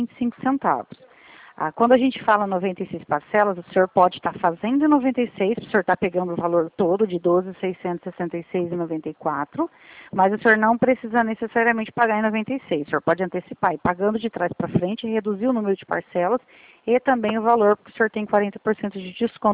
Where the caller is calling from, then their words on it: São Paulo, Brazil; Eu falo do estado de São Paulo